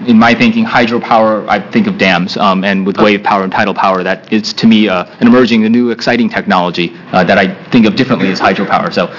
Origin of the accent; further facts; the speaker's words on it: Kentucky, United States; I grew up in Kentucky myself, down one of those little hollers where we wouldn't have had electricity if the Rural Electrification Administration hadn't come in and done its job.